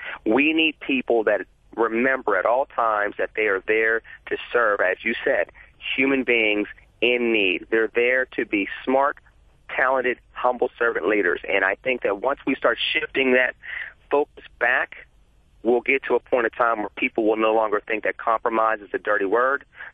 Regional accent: United States; as an American people collectively, we have forgotten that.

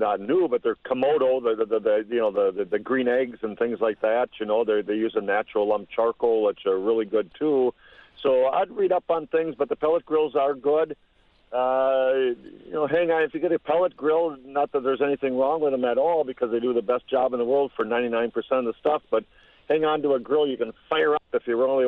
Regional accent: New London, Wisconsin, United States; we're from New London

